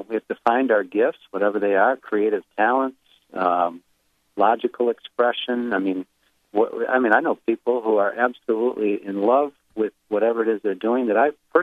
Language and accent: English; Michigan, United States; also born or lived in Chicago; And I moved from Chicago to back to my hometown in Michigan.